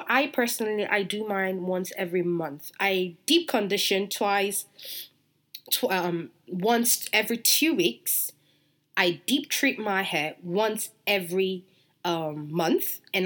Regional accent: England, United Kingdom; I remember back then when I was growing up in England

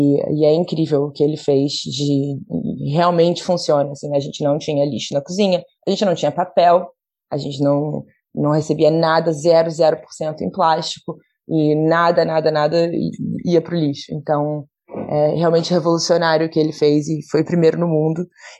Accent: Brazil; also born or lived in Rio de Janeiro / Tocantins / Bahia / Paraguay; Eu sou brasileira, eu nasci no Rio, eu cresci no Brasil, mas por causa do trabalho do meu pai, a gente vivia muito em fazendas e sempre assim, no interior do Tocantins, exterior da Bahia. E eu até os 5 anos vivia numa fazenda no Paraguai.

